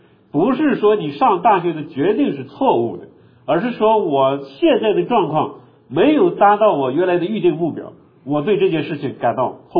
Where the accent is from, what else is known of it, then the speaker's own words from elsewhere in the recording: China; 我们中国人也有这个习惯，对吧？